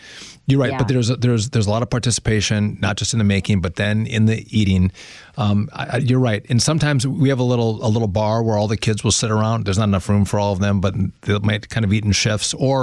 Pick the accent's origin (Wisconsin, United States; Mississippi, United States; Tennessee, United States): Wisconsin, United States; Like, I'm from Wisconsin.